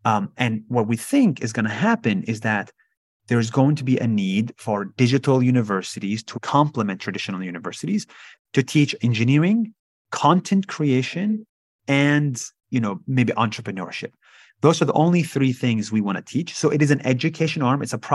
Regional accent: Israel; Don't forget that I'm from Israel.

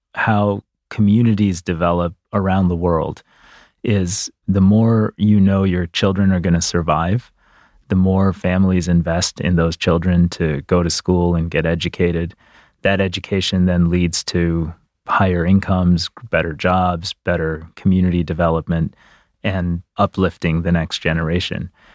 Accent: Detroit, Michigan, United States; My dad worked at Ford Motor Company. I grew up around Detroit.

